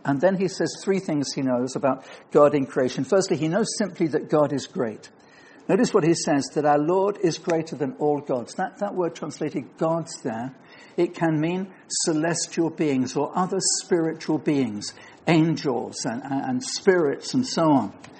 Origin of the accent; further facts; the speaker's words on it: United Kingdom; You know, we're British, we tend to moan about the weather.